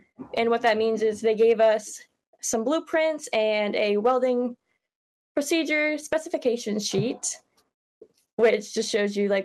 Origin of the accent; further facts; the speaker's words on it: Gardiner, Maine, United States; I'm from Gardner.